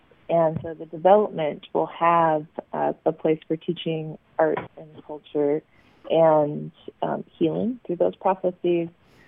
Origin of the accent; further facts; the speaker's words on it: Alaska, United States; I am Tlingit from Southeast.